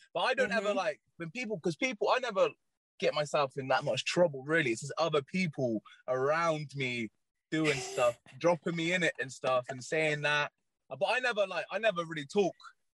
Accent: Bath, South West England, United Kingdom; now in London, United Kingdom; I'm from Bath. I moved to London.

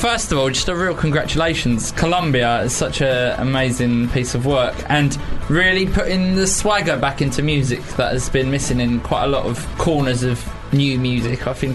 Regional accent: Bexleyheath, London, United Kingdom; Bexley Heath! Right, you got to represent where you're from.

